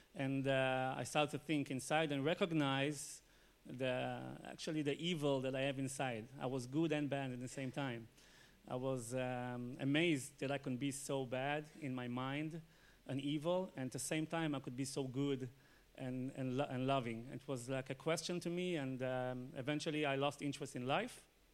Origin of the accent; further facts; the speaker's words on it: Israel; born there; English is a second language; Well, yeah, I was born in Israel. So in the age of, after the army, we usually go to have a trip.